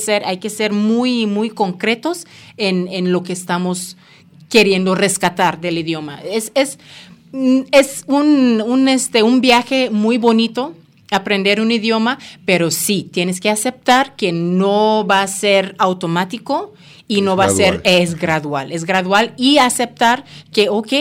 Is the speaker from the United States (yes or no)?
no; Jamaica; accent: Jamaican; yo soy de Jamaica, entonces ajá. mi acento jamaiquino es... Pues sonaría un poco raro para personas que no están familiarizados con ese acento.